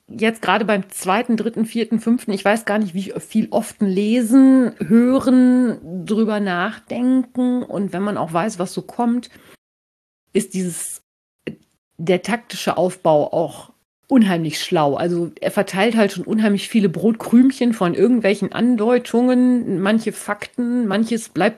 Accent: North Rhine-Westphalia, Germany; Also ich bin aus dem Westfälischen

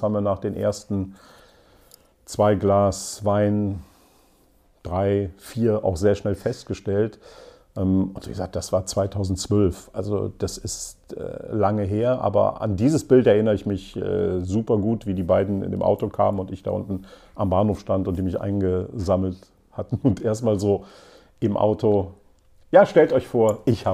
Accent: Leverkusen, North Rhine-Westphalia, Germany; also born or lived in Cologne; bin 62 Jahre alt und komme ursprünglich aus dem Rheinland. In Köln geboren, in Leverkusen aufgewachsen.

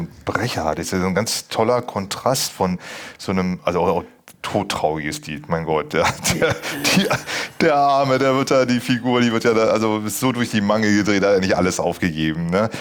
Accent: Berlin, Germany; das kenne ich als Berliner auch

